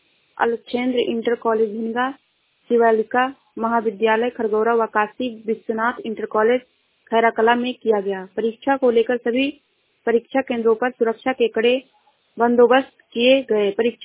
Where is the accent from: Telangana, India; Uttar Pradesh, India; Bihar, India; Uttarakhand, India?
Uttar Pradesh, India; मैं जिला श्रावस्ती से हूँ।